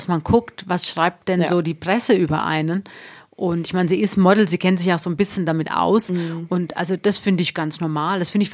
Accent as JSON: {"language": "German", "region": "Hesse", "country": "Germany", "lives_now": "Munich, Germany", "said": "ich bin ja jetzt seit 20 Jahren in München, also von daher, das zeigt ja schon, wie mir München ans Herz gewachsen ist. Ich komme ja eigentlich aus Südhessen, aus der Nähe von Frankfurt."}